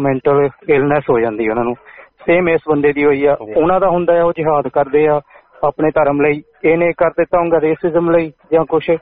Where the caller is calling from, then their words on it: Gold Coast, Queensland, Australia; ਬੋਲਦਾ ਪਿਆ gold cost ਤੋਂ